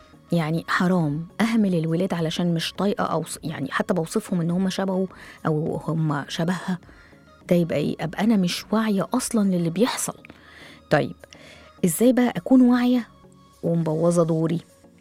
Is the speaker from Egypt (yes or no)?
yes; Egypt; وزي ما بيقولوا كده المتدارج عندنا في مصر يعني الدارج عندنا.